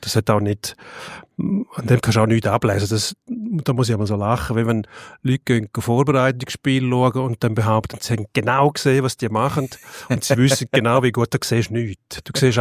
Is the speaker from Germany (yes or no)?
no; Switzerland; bei uns in der Schweiz